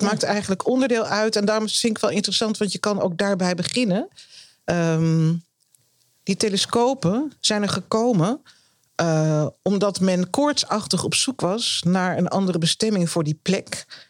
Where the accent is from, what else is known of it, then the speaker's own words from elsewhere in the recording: Groningen, Netherlands; Ik ben opgegroeid in Groningen.